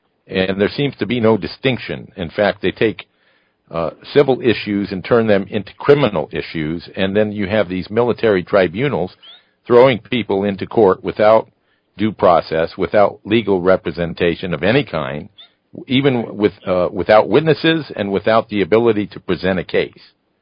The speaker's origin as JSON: {"language": "English", "country": "United States", "said": "I was asked a question about my feelings as an American and as a person living on this planet"}